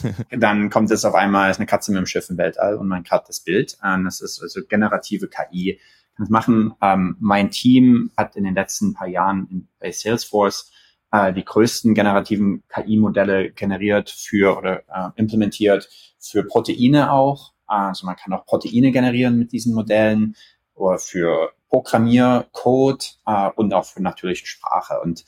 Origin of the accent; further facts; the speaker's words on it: Dresden, Saxony, Germany; also born or lived in Ethiopia; ich komme aus Dresden, Dresden geboren, ein paar Jahre in Äthiopien gelebt, mein Abi am Gymnasium Dresden-Plauen gemacht, 2 Jahre in Leipzig linguistische Informatik studiert